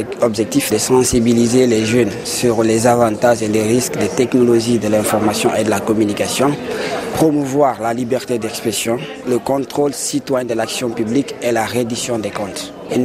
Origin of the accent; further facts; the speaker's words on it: Guinea; coordinateur de l'association Villageois 2.0 et je viens de la Guinée.